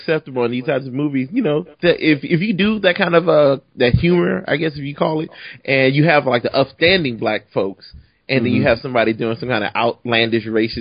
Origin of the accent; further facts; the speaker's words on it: Chicago, Illinois, United States; But growing up in Chicago watching it, I never really knew that he was a bigot until I got older.